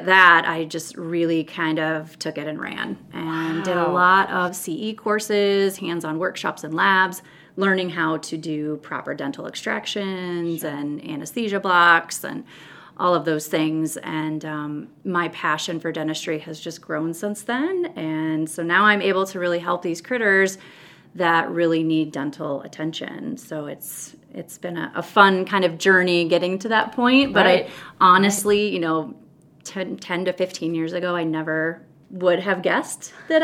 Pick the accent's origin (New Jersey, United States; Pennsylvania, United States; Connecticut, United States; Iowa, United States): Iowa, United States; West Des Moines; Yeah, so I grew up in West Des Moines, Iowa, and went to Iowa State for my undergrad and my vet degree.